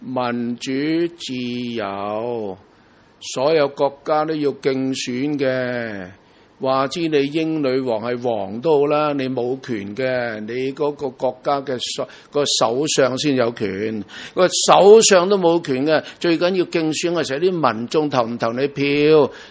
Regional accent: Guangdong, China; 我哋咧叫做廣東人啦，我哋係中國人啦

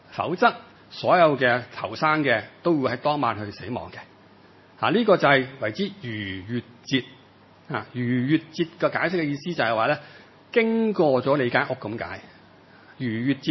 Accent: China; 我哋中国人嘅印象咧，先知咧就微卜先知。

